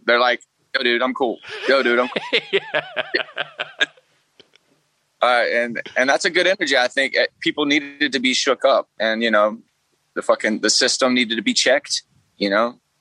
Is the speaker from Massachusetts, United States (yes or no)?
no; Alabama, United States; You know, I'm from Alabama, the heart of it, you know.